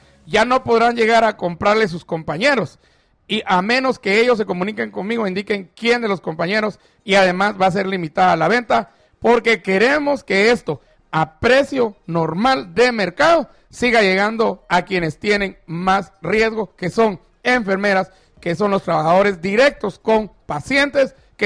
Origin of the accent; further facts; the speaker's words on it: Chimaltenango, Guatemala; El hospital de Chimaltenango, doctores del hospital de mi pueblo, me mandaron a contar, ellos.